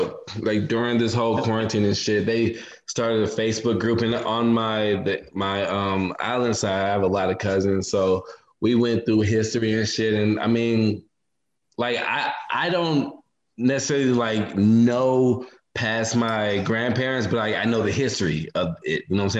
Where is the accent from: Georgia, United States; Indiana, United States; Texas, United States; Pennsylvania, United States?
Texas, United States; Austin; No, I am from Austin, Texas.